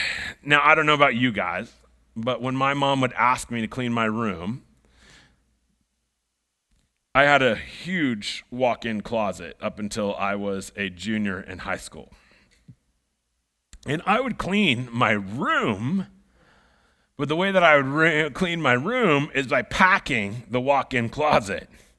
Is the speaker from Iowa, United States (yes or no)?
yes; Iowa, United States; Now, I grew up in Iowa on a barnyard